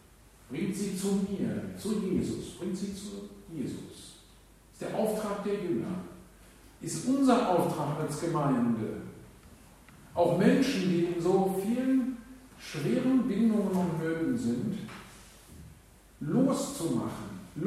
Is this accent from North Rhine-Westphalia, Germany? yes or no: yes; North Rhine-Westphalia, Germany; Mein Vorurteil ist nicht so groß, ich bin im Ruhrgebiet aufgewachsen.